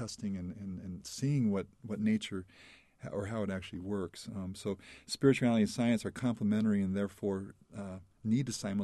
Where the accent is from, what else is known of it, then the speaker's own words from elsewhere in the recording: Iowa, United States; and we grew up in Iowa, and my parents always made sure that we got out to the national parks on both the east and west coasts